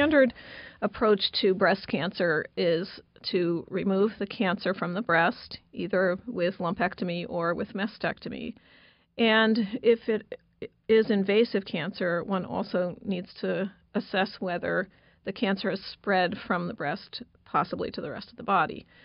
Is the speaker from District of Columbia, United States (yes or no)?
yes; District of Columbia, United States; More or less the D.C. area.